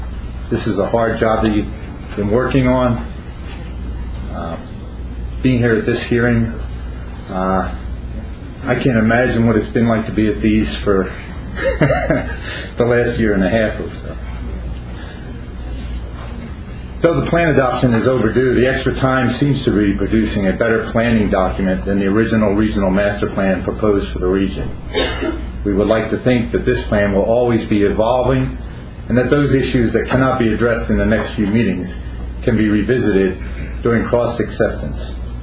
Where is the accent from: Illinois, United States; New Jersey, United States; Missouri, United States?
New Jersey, United States; I'm from Middlesex County. I'm Vice President of New Jersey Farm Bureau.